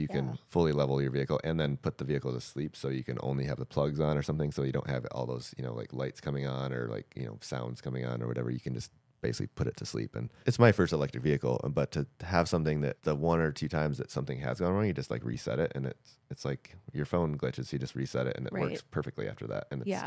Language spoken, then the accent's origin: English; Michigan, United States; I grew up in Michigan on dirt roads and stuff